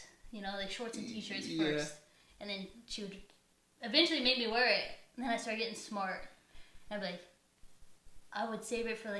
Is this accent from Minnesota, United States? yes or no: no; Wellington, Kansas, United States; I am 31 years old. I am Hispanic. I am originally from Wellington, Kansas